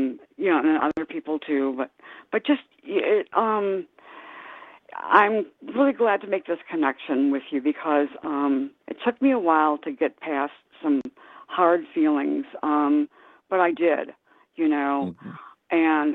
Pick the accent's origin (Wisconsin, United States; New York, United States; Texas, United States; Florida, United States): Wisconsin, United States; Richland Center; moved away as an adult; Well, I'm 72 years old. I grew up in Richland Center. I left and I moved away in 1967.